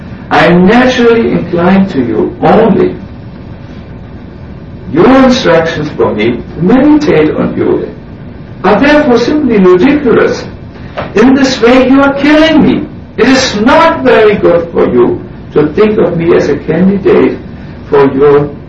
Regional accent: Hamburg, Germany; English is a second language; I personally like very much Lila of Prabhupada connected with my hometown, Hamburg.

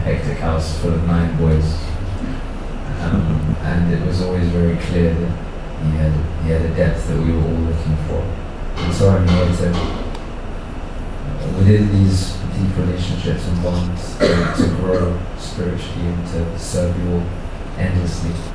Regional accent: London, United Kingdom; now in Dubai, United Arab Emirates; I'm also originally from London, but now living in Dubai.

